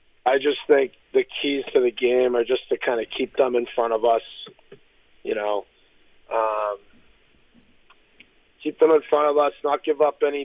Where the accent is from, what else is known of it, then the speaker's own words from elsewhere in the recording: Linfield, United States; my dad grew up in Linfield. I grew up in Linfield.